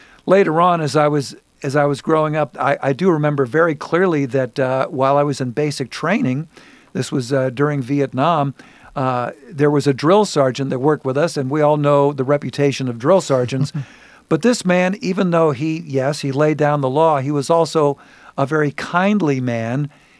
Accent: St. Louis, Missouri, United States; I never had any exposure to that as a kid growing up in St. Louis.

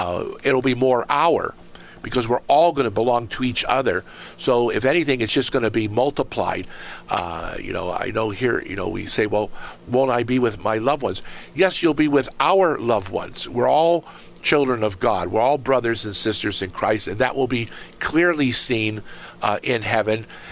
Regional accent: Erie, Pennsylvania, United States; when I would go visit the Carmelite nuns in my hometown of Erie, or here in Fairfield, Pennsylvania

